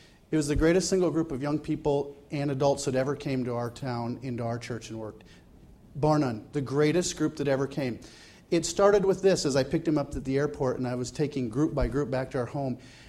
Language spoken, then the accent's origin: English; United States; moved away as an adult; now in France; we appreciate everything that God gave to my wife and I growing up in America. But all three of our children were born in France, and it really is their home, and we've adopted it too.